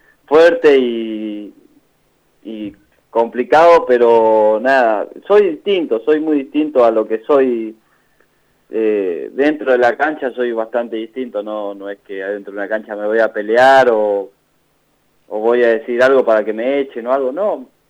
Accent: Corrientes, Argentina; somos muchos correntinos

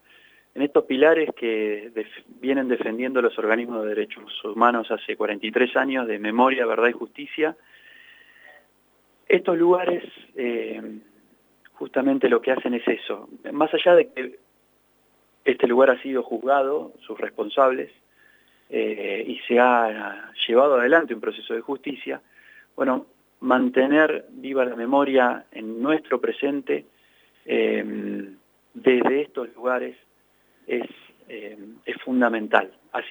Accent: La Plata, Buenos Aires Province, Argentina; Yo me crié, paradójicamente, en el Parque Saavedra, a una cuadra del Parque Saavedra, así que a menos de 10 cuadras de acá.

